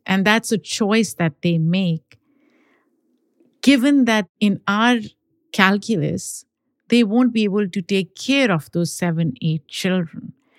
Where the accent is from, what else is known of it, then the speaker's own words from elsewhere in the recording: Pakistan; I grew up in Pakistan